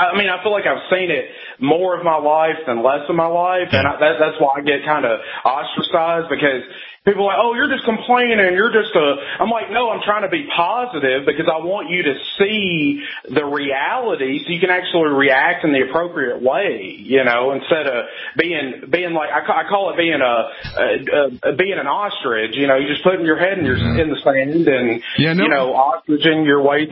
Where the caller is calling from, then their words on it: Tennessee, United States; from Tennessee.